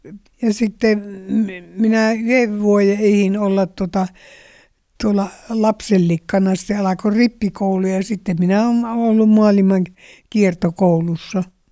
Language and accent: Finnish; Suolahti, Central Finland, Finland; born there; Minä synnyin Suolahdissa, se oli Korkeakosken tien varressa talo, jossa meidän olivat sitten vuokralaisena. Ja minä synnyin siellä.